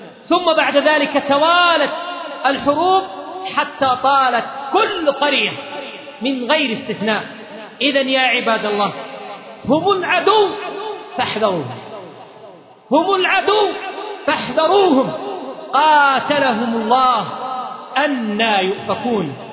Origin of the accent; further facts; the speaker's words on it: Yemen; فهذا واجبنا كيمنيين بشكل أخص